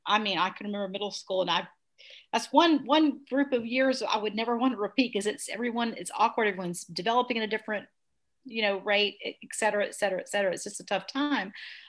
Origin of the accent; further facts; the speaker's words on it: Florida, United States; It wasn't like I grew up in the Florida public school system. I went to public school my entire school career.